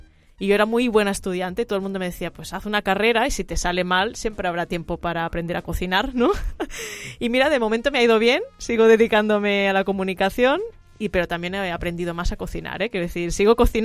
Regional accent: Tordera, Catalonia, Spain; cuando tenía 9 añitos y me apunté en la radio de mi pueblo. Yo vivía en un pueblo que en esos momentos tenía 7.000 habitantes, no tenían casals o actividades extraescolares.

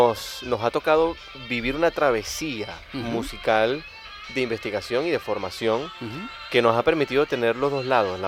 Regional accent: Barquisimeto, Lara, Venezuela; para nosotros como citadinos, porque realmente yo soy de Barquisimeto

